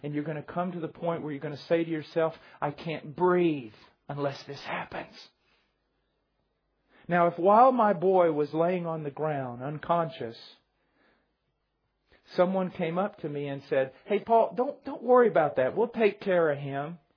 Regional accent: United States; Now remember, I'm from America. I'm uncivilized.

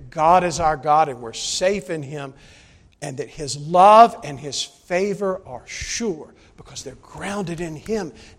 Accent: South Carolina, United States; Now, where Shirley and I grew up in South Carolina, there are no rocks. There is no clay. There's sky.

